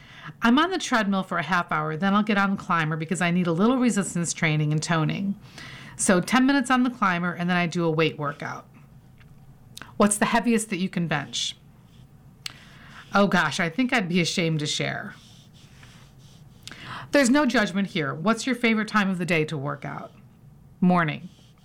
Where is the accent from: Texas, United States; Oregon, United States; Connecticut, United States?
Connecticut, United States; I grew up in Connecticut. I'm a New Englander, even though I've moved around a bit.